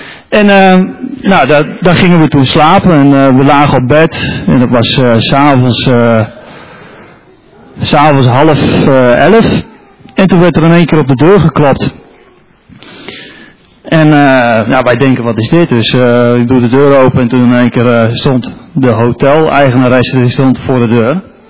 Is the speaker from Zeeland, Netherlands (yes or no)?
no; Tollebeek, Flevoland, Netherlands; Ik ben opgegroeid in Tollebeek.